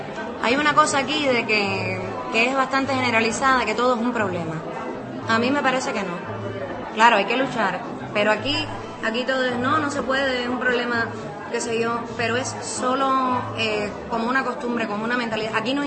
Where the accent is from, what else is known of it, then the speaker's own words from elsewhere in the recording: Cuba; yo soy cubana. Y los cubanos no han tenido ni van a tener futuro